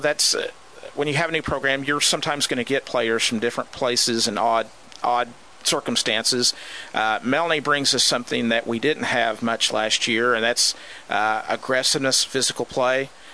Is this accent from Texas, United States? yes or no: yes; Dallas, Texas, United States; Texas is a big place for soccer. That's where I grew up. I'm from the Dallas area.